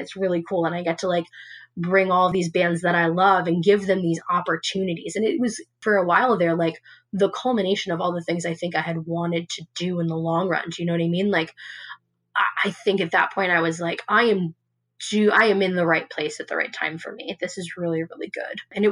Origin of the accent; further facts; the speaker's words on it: New York, United States; And I'm from New York. I love New York. I'm going to love New York until the day I die.